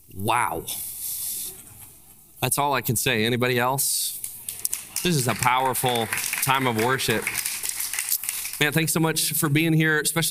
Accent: Illinois, United States; also born or lived in Chicago; So we moved from Central Illinois to Chicago, Illinois.

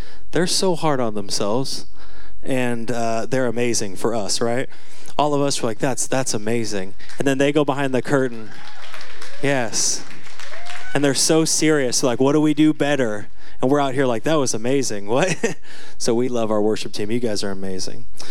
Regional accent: Seattle, Washington, United States; where I grew up in Seattle, standing in the rain

